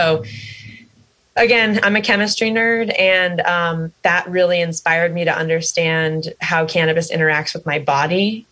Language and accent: English; Midwest, United States; I'm from the Midwest, and so my community was suffering from that and still is.